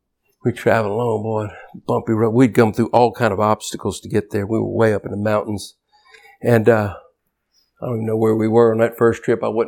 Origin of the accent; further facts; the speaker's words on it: United States; You know what? Nobody here cares that I'm an American.